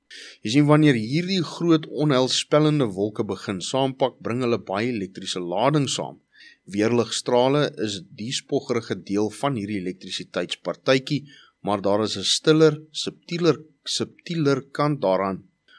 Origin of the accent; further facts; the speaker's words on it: Johannesburg, Gauteng, South Africa; ek wat groot geword het in die Hoofveld, daar in Johannesburgse wêreld